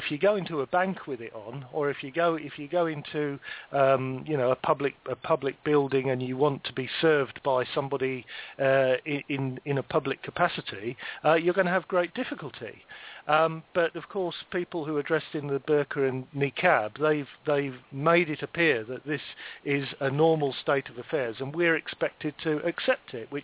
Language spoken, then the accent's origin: English; England, United Kingdom; There's a certain level of trust that we have between ourselves as indigenous English people